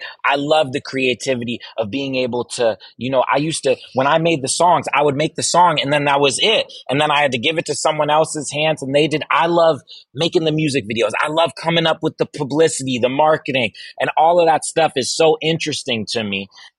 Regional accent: Virginia, United States; I didn't grow up with a lot of money. So it's like I grew up in Virginia

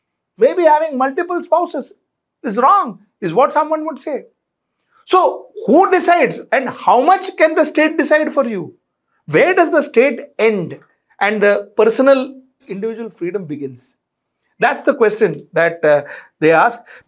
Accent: India; We, as Indian government, we said, figure it. If they want to live their own way, let them live their own life. We have actually cordoned off that island. The point that I'm trying to make is we are a diverse country, diverse religion, diverse cultures.

